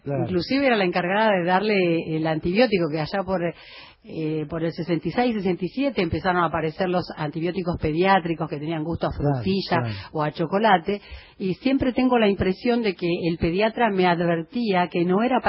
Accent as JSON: {"language": "Spanish", "town": "Morón", "region": "Buenos Aires Province", "country": "Argentina", "said": "Yo soy de Morón."}